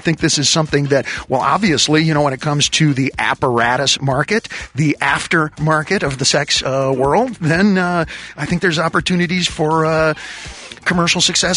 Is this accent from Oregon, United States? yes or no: no; Los Angeles, California, United States; up in, for a large part, in Los Angeles, East L.A. area, you know, Highland Park, Eagle Rock. And I grew up around Spanish-speaking kids a lot.